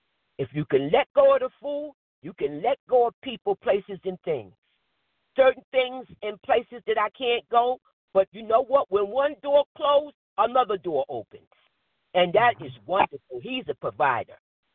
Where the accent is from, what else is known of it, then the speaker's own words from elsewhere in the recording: New Jersey, United States; I'm from New Jersey.